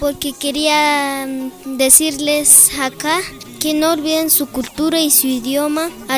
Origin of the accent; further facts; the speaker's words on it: Colombia; vengo desde Colombia